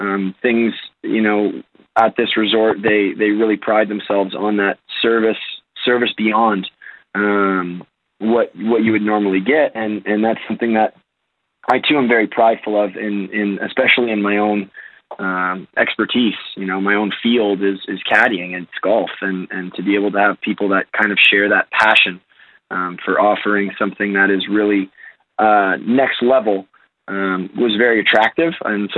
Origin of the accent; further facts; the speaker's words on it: Canada; moved away; this would give me a chance to come back to my home country, which I haven't been really lived in about 8 or 9 years now.